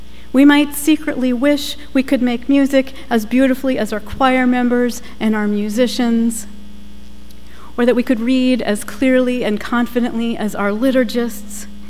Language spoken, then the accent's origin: English; Boston, Massachusetts, United States; accent: Boston; I'm already getting my Boston accent back.